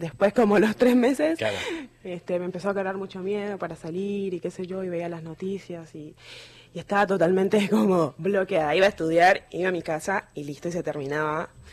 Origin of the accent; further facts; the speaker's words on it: Colombia; now in Argentina; Cuando yo me vine, recién traje muchas cosas de Colombia